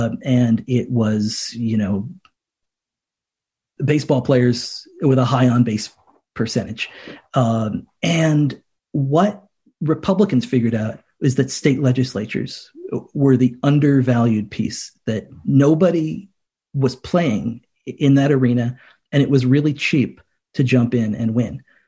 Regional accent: Connecticut, United States; And I grew up in Connecticut, and at the end of 2012 in Connecticut, there's that gruesome massacre at Sandy Hook

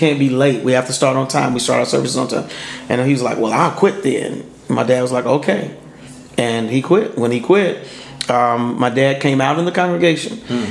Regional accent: Pine Bluff, Arkansas, United States; one of his music directors was from my hometown in Pine Bluff, Arkansas.

